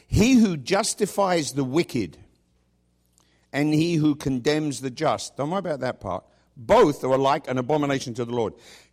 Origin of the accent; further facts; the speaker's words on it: England, United Kingdom; It's going to be really strange going back to my hometown and preaching to my own people in that sense. I don't normally preach in England.